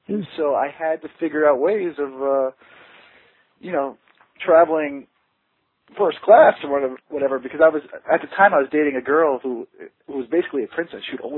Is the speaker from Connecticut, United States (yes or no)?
yes; Connecticut, United States; Well, you know, I grew up in Connecticut, and I have a crazy story because I used to be afraid to fly.